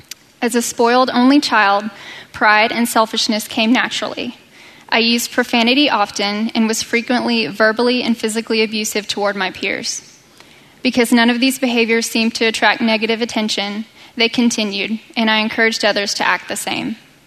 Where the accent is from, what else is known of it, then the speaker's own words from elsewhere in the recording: Dallas, Texas, United States; I was born and raised in Dallas by both parents, who are still married today.